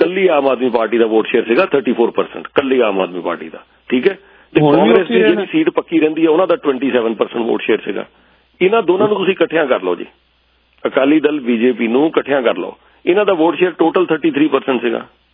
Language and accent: Punjabi; Jalandhar, Punjab, India; also born or lived in Chandigarh; ਮੈਂ ਹੈਗਾ ਵੀ ਜਲੰਧਰ ਤੋਂ ਹਾਂ, ਕਿਉਂਕਿ ਉੱਥੇ ਜ਼ਿਆਦਾ ਉਮਰ ਮੈਂ ਉੱਥੇ ਬਿਤਾਈ ਹੈ ਜਲੰਧਰ, ਆਪਣਾ ਕਾਲਜ ਟਾਈਮ ਤੇ ਸਾਊਥ ਚਲੇ ਗਏ ਸੀ ਵੈਸੇ ਅਸੀਂ, ਬਟ ਸਕੂਲ ਟਾਈਮ ਉੱਥੇ ਬਿਤਾਇਆ, ਫਿਰ ਜੋਬ ਵੀ ਜਦੋਂ ਮੈਂ ਕੀਤੀ ਹੈ 5 ਸਾਲ ਜਲੰਧਰ ਹੀ ਰਹੇ ਹਾਂ।